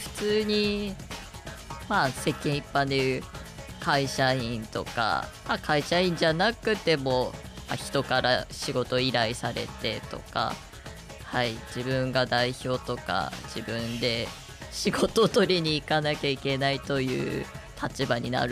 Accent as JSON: {"language": "Japanese", "region": "Saitama", "country": "Japan", "moved": "yes", "said": "まあ、埼玉から来たものですので"}